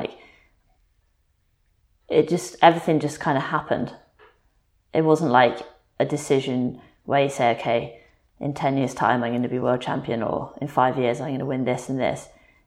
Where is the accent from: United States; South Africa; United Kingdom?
United Kingdom; as a Brit, racing and riding at Fort William as you're a kid growing up